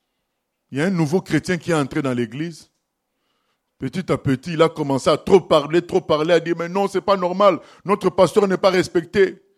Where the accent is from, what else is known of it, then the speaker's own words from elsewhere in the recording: Nigeria; Non, moi, je viens du Nigeria.